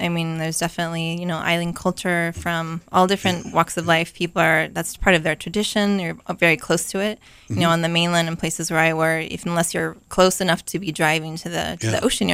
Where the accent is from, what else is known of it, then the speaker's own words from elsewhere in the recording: Salem, Oregon, United States; I'm originally from Oregon. Mm-hmm. I grew up in Salem.